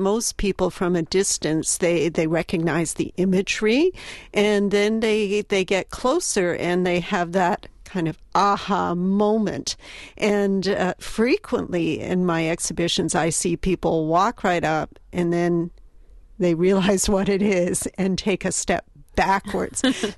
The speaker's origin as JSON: {"language": "English", "country": "Canada", "tie": "born or raised there", "said": "I grew up in Canada, which is not dissimilar than Wisconsin"}